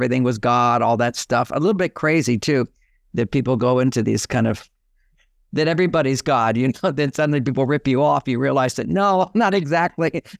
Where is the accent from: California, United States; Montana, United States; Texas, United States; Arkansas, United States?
Texas, United States; Houston; Houston, Texas, I'm a Texan, I'm a cowboy, you know, all these things.